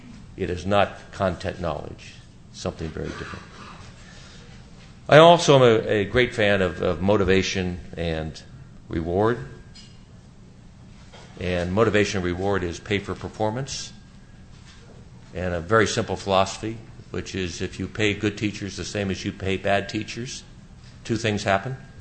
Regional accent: Phoenix, Arizona, United States; you know, I'm reminded in my hometown, which is the Phoenix area, I recently went to a middle school, which is called Basis.

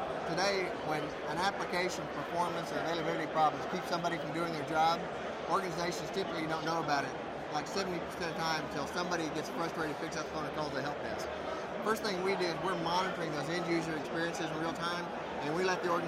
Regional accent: Austin, Texas, United States; Austin, Texas.

